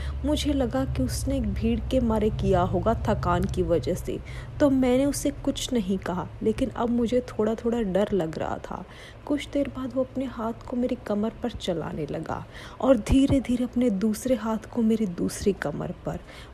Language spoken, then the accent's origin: Hindi; Mumbai, Maharashtra, India; और मैं एक 19 साल की टीनेजर गर्ल हूँ। मैं मुंबई की रहने वाली हूँ और अभी मेरी उम्र 19 साल है।